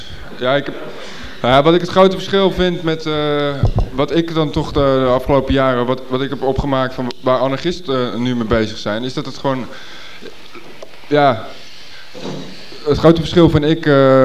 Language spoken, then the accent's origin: Dutch; Amsterdam, North Holland, Netherlands; ik kom uit Amsterdam